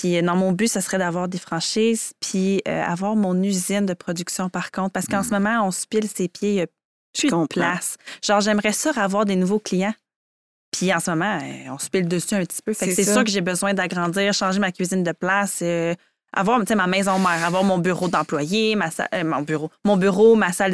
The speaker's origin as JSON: {"language": "French", "region": "Quebec", "country": "Canada", "said": "Moi, je suis en Gaspésie. Je viens de la Gaspésie. Ma famille est en Gaspésie"}